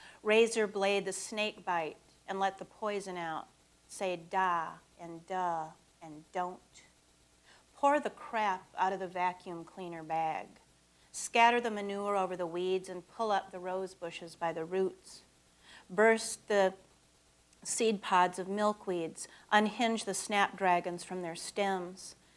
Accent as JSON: {"language": "English", "town": "Niles", "region": "Michigan", "country": "United States", "also_born_or_lived": "Cincinnati / New York / Madrid", "lives_now": "Kalamazoo, United States", "said": "I'm from Niles, Michigan. And I've lived other places, thank God, Cincinnati, New York, Madrid, and now I live in Kalamazoo."}